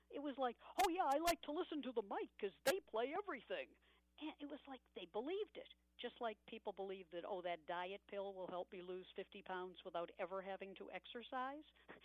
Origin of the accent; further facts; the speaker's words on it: Boston, Massachusetts, United States; And that's what I remember from growing up in Boston, was all the great announcers in every format